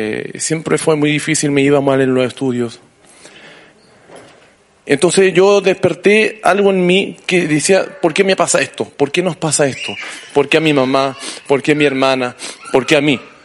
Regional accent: Arica, Arica y Parinacota, Chile; de Arica.

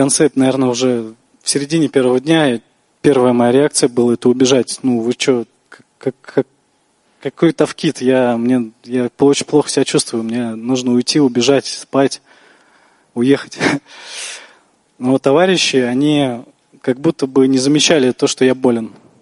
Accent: Moscow, Russia; я из Москвы, из московской группы.

